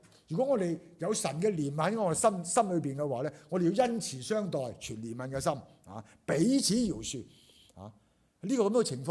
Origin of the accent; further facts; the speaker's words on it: Guangdong, China; 我哋廣東人就識啊